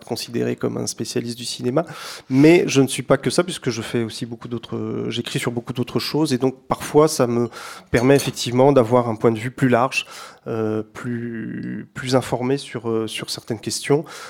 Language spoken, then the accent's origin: French; Versailles, Île-de-France, France; born there; Je suis né à Versailles